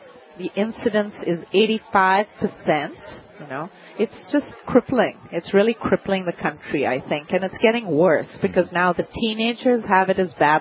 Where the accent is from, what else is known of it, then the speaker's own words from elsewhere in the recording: India; also born or lived in Netherlands; I was born in Holland.